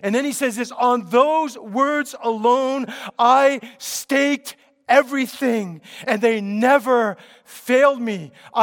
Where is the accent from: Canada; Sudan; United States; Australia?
Canada; I'm a Canadian too. But as Canadians, I think we're far too emotionally fragile.